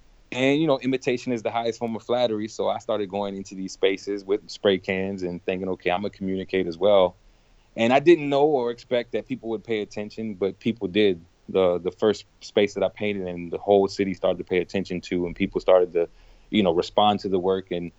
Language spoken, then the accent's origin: English; New Orleans, Louisiana, United States; I'm from New Orleans, and New Orleans is a very cultural-rich city full of art and soul.